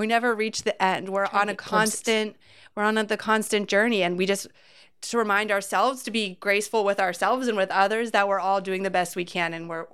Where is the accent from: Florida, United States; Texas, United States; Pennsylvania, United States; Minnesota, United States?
Pennsylvania, United States; Pittsburgh; I still call myself a Pittsburgher.